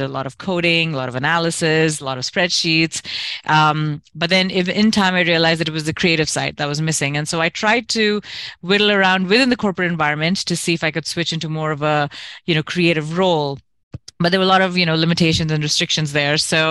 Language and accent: English; Kuwait; I'm born and raised in Kuwait, and you know, very typical Indian sort of upbringing